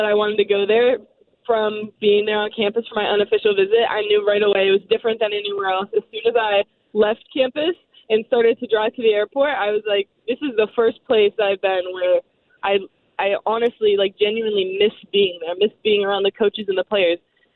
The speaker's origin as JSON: {"language": "English", "town": "Indianapolis", "region": "Indiana", "country": "United States", "said": "so Angela's from Chicago, Maddie's from Kentucky, and I'm from Indy."}